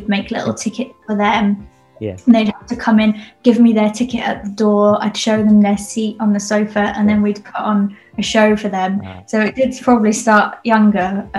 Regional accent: West Midlands, United Kingdom; I grew up in the middle of nowhere and there wasn't really, I grew up in Shropshire and there wasn't much going on in terms of theatre.

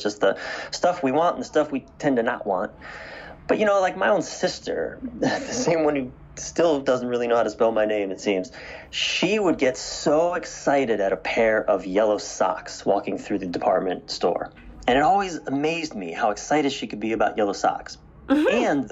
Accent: East Coast, United States; I was raised on the East Coast of the United States.

